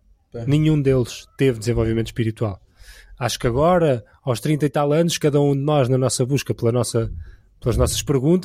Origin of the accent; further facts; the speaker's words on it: Leiria, Portugal; also born or lived in Lisbon; eu nasci em Lisboa, cresci em Leiria